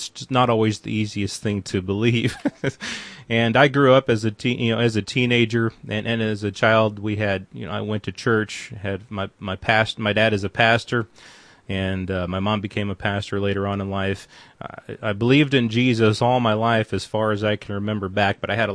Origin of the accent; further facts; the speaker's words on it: Waverly, Iowa, United States; We're going road tripping down the highways and back roads surrounding my hometown of Waverly, Iowa.